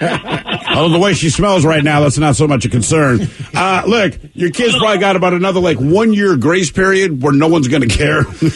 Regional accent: England, United Kingdom; No. I'm from England, which was obvious. But she's like, pissed means drunk.

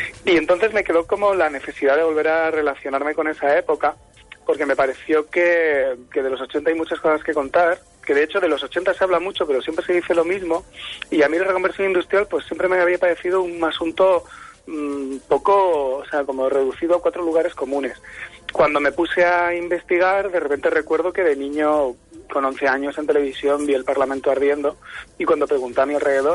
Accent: Murcia, Region of Murcia, Spain; Yo sí que frecuentaba Cartagena en los años 80 cuando era niño, a ver a mis abuelos, pero yo en realidad soy de Murcia.

